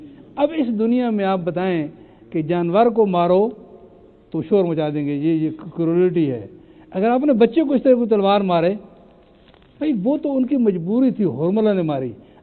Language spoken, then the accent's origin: Urdu; Pakistan; مثلا میں بھی پاکستان سے ہوں نا